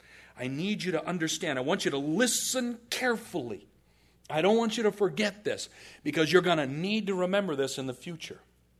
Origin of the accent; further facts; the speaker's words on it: United States; You know, I come from the States, you know.